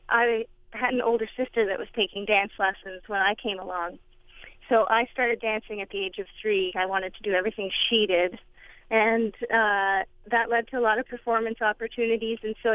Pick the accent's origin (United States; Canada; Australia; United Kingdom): Canada; Ontario; So yes, I am from Canada. More specifically, I'm from a region that's called the Ottawa Valley in Ontario, and I was raised on that fiddle tradition.